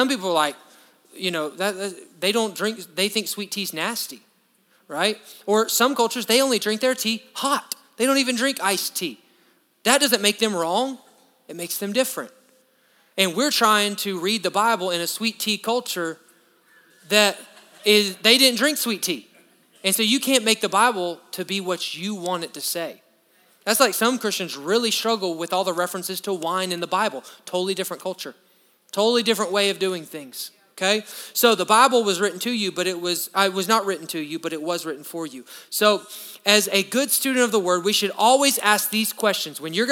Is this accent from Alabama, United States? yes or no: yes; Alabama, United States; And I grew up in Alabama. We drink sweet tea.